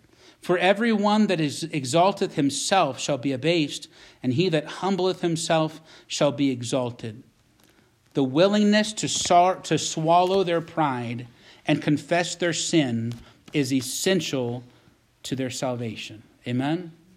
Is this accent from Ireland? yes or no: no; East Coast, United States; now in Butte, United States; We have, and back where I grew up on the East Coast, we have Baptist churches on every corner.